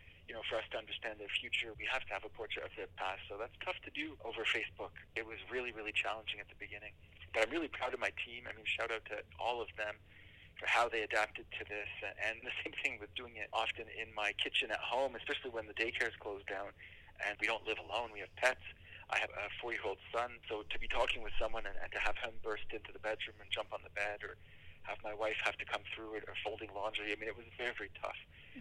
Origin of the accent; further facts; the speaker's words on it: England, United Kingdom; moved away; I immigrated from England, so I'm perfectly bilingual, and I do help a lot of the Anglophones.